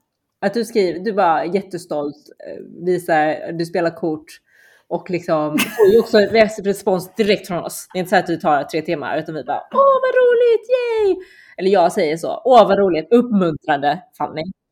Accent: China; Bridge, Top Hong Yo, som är det liksom spelet som vi spelar med när vi är många kineser.

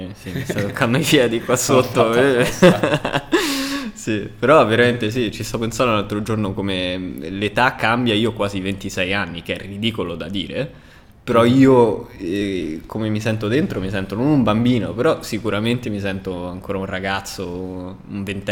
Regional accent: Rome, Lazio, Italy; i miei sono un po' hippie, sono un po' diversi e quando avevano 30 anni hanno deciso di andare a Roma, mi hanno adottato. E quindi sono cresciuto a Roma, ovviamente.

